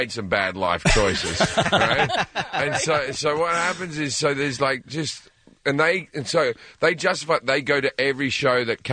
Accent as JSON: {"language": "English", "country": "Australia", "accent": "Australian", "said": "No, it's my accent."}